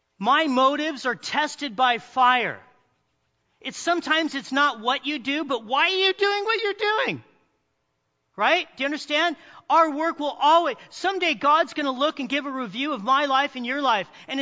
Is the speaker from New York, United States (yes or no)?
no; Big Bear, California, United States; my friend Jimmy, who I grew up with in Big Bear, he's hanging out with me. When I moved to Palm Springs, he moved down to Newport area